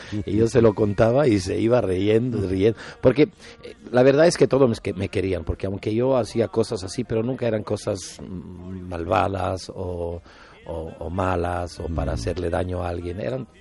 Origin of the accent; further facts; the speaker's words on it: Italy; born there; Spanish is a second language; nací como persona en Italia, pero como payaso nací en España.